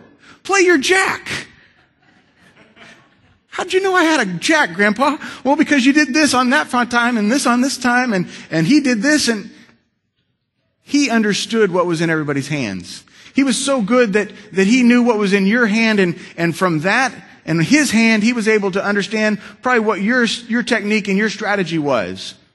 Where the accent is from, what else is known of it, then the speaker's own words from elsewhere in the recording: Rancho Cordova, California, United States; I remember as a child, I grew up right here in Rancho Cordova.